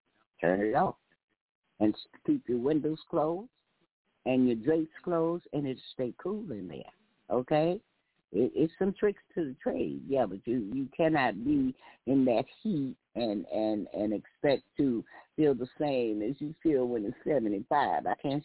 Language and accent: English; Texas, United States; being a Texan brought up in the heat, that's why people in those heated areas move like snails.